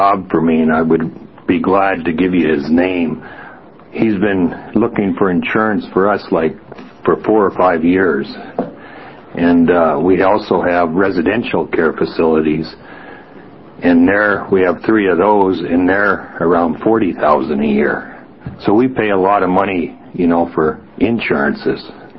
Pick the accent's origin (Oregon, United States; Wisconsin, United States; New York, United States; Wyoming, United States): Oregon, United States; Salem; We're from Salem.